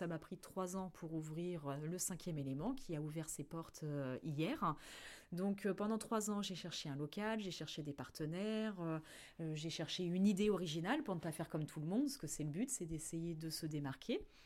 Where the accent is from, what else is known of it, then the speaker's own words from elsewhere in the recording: Normandy, France; now in Évreux, France; j'ai grandi à Amélie, à côté de Passy-sur-Eure